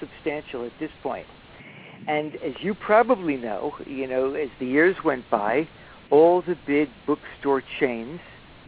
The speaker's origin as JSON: {"language": "English", "town": "New York City", "region": "New York", "country": "United States", "tie": "born or raised there", "said": "Oh, yeah. I mean, I am absolutely a Bronx boy. My story is not exactly a Horatio Alger story, mm-hmm. but my origins are pretty humble and common. I was born in the South Bronx, actually on"}